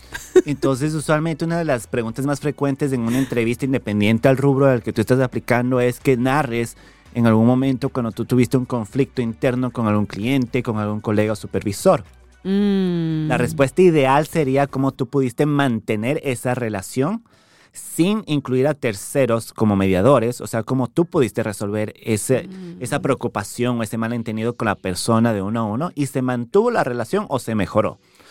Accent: Ecuador; now in Miami, United States; soy originalmente de Ecuador, vivo aquí en Miami hace bastante tiempo, como hace 8 años

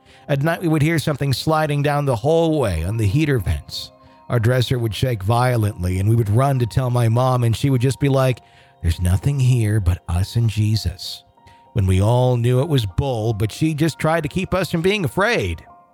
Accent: Denver, Colorado, United States; I'm from Denver, Colorado. I'm 30 years old, and I have three children.

